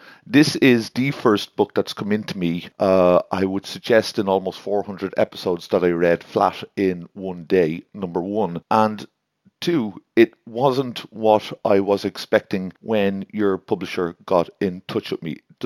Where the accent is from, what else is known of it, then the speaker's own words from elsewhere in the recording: Ireland; accent: Irish; I hope I pronounced that correctly in my Irish accent.